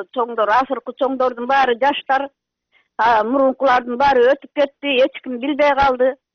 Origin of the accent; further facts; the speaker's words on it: Talas Region, Kyrgyzstan; өзүм Таластыкмын.